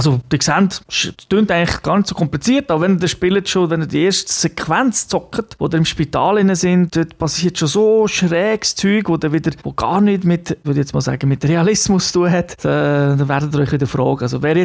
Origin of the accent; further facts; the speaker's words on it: Japan; Ich denke, als Japaner sowieso hat man eine spezielle Beziehung zu Atomwaffen, weil man es halt tragisch erlebt hat, was da alles kann passieren.